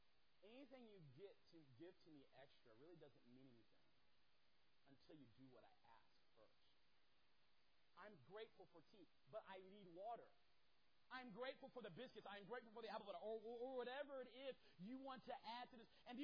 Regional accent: the South, United States; Now, I am from the South, obviously, so therefore, I love sweet tea.

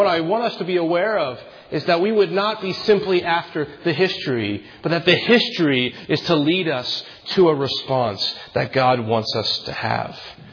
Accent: United States; As an American, I should know this stuff, shouldn't I?

